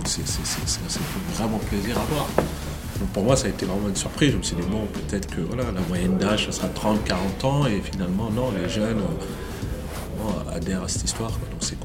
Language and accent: French; Montfermeil, Île-de-France, France; On a ouvert la première école à Montfermeil. Pour moi, c'était important parce que c'est là où j'ai grandi.